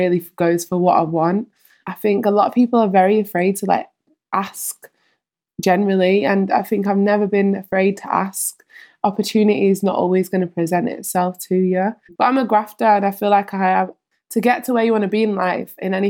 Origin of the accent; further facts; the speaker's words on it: Manchester, North West England, United Kingdom; it really resonates to what being a Mancunian is, and you know that Mancunian spirit that we have up here.